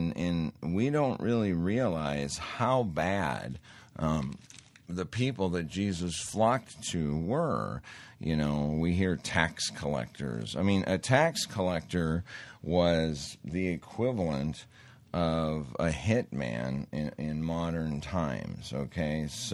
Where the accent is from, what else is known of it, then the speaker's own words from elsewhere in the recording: Montana, United States; I grew up in Montana, and the Native Americans, there was such a large quantity of them that had relatives in jail